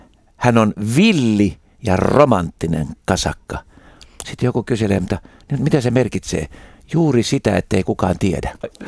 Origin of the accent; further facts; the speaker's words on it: Russia; mä joudun vastuuseen siitä, että mä oon venäläinen